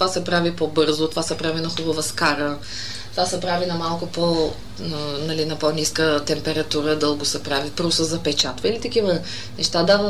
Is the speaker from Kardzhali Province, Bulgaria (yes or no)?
yes; Kardzhali, Kardzhali Province, Bulgaria; born there; moved away as an adult; also born or lived in Istanbul; Аз съм родена в Кърджали и 89-та отидах да уча архитектура в Истанбул. В Истанбул се запознах с съпруга си, роди ми се момченцето там и до 5-ти клас фактически моя син учи в Истанбул. И 2011-та се преместихме тук.